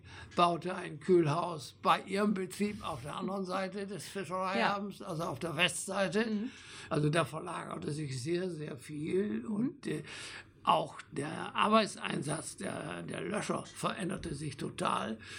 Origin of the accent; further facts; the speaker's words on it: Lower Saxony, Germany; Ich bin im Ammerland aufgewachsen. Es zog mich immer in die Nähe des Wassers, in die Nähe der Nordsee.